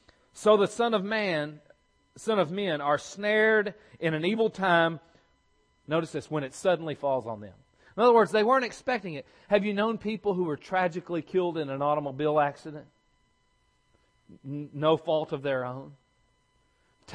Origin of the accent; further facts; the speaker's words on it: Alabama, United States; now in Texas, United States; People in Alabama, I can't say we because I'm a Texan now, right?